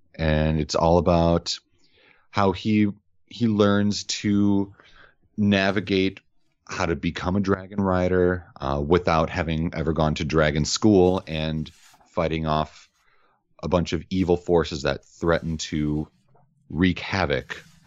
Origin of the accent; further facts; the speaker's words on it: Evergreen Park, Illinois, United States; I'm currently living in Blue Island. But I grew up in Evergreen Park, which is another suburb only about 15, 20 minutes away.